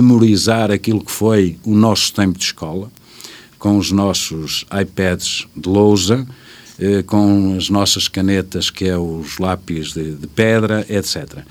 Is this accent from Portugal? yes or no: yes; Cinfães, Viseu, Portugal; eu sou natural de Sinfães, sou o natural do Alto da Serra, de Alhões, portanto, mesmo do Alto da Serra de Montemor, a parte mais alta.